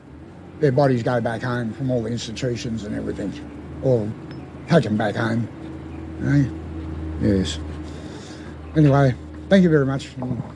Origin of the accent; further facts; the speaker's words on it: Victoria, Australia; I'm from the Wajabalok Nation.